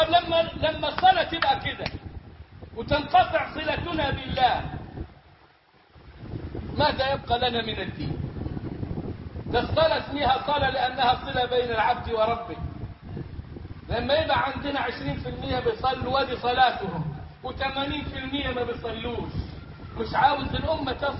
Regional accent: Egypt

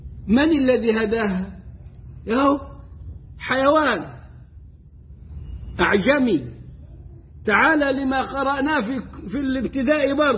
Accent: Egypt; نحن عندنا مثلا كمصريين

